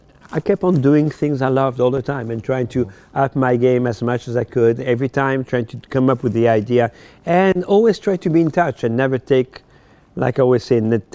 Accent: Paris, Île-de-France, France; I told him a story that when I grew up in Paris, mm-hmm. I had a poster of him in my room.

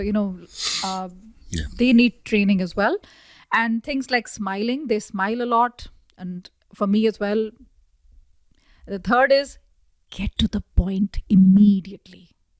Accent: India; I'm like, I'm from India. I've learned Spanish as an adult. I speak fluently. I've learned French as an adult. I speak fluently.

